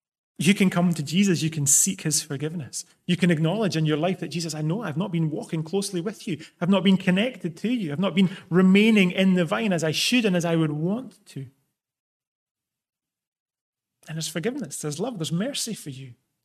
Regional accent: Scotland, United Kingdom; accent: Scottish; I wouldn't even likely even need to open my mouth and speak for you to be pretty sure I was Scottish. But my accent alone does a pretty good job of marking me out as Scottish.

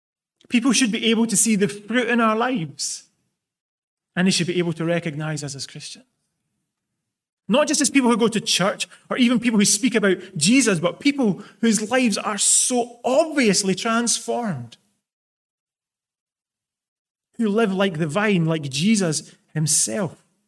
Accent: Scotland, United Kingdom; accent: Scottish; I wouldn't even likely even need to open my mouth and speak for you to be pretty sure I was Scottish. But my accent alone does a pretty good job of marking me out as Scottish.

